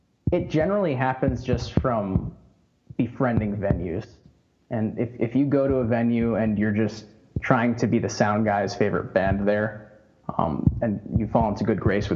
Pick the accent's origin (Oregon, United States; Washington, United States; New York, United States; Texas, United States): New York, United States; now in New York City, United States; We're from Long Island, but have sort of migrated 40 minutes west to the city.